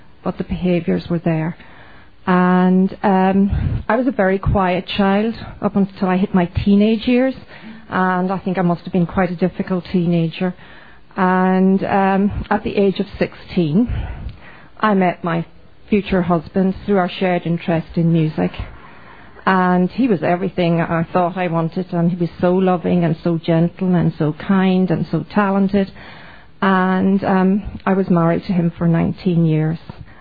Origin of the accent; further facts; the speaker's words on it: Ireland; I'm from Ireland, and my home group is Kilkenny in Ireland.